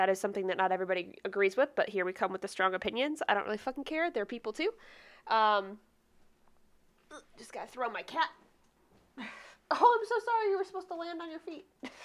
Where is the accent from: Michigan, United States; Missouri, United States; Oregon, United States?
Michigan, United States; I am from Michigan, and which is probably why you might think I'm drunk.